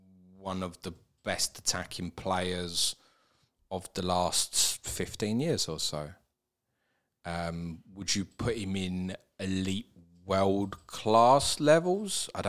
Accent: England, United Kingdom; You go for breakfast in the morning abroad as an English person.

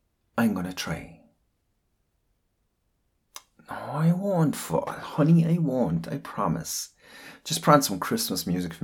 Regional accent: Ireland; I'm Irish. We built the world, for God's sake.

